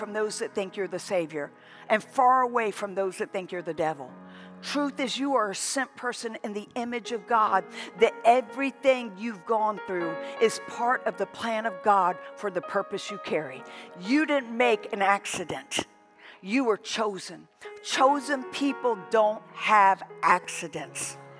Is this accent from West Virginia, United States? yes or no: no; Mississippi, United States; I said, Jean George, because I'm from Mississippi. So you don't even say the two S's in Mississippi.